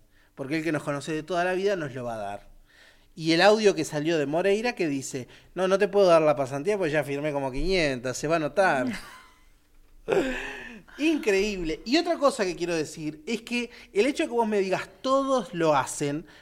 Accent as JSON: {"language": "Spanish", "region": "Colonia", "country": "Uruguay", "said": "Yo que vengo de Colonia"}